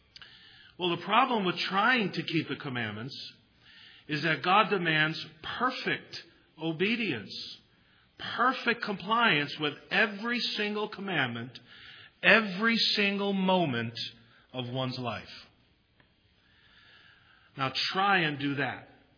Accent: New York City, New York, United States; Many of you know that I was born and raised in New York City. We lived in a famous section of Brooklyn called Coney Island, about 100 yards from the ocean, from the boardwalk.

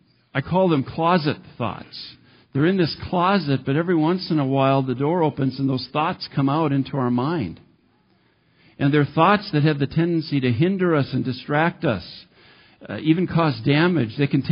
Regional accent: Embarrass, Minnesota, United States; And I said, no, I'm from Embarrass. And he says, is that an experience? And I said, no, that's the town where I live.

